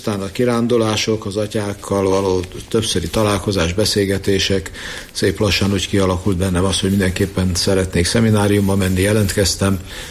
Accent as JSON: {"language": "Hungarian", "town": "Keszthely", "region": "Zala", "country": "Hungary", "tie": "born or raised there", "also_born_or_lived": "Győr", "said": "Hát én Győrbe születtem, de édesapám kint a háborúban meghalt fogságba, és akkor mi Keszthelyre költöztünk."}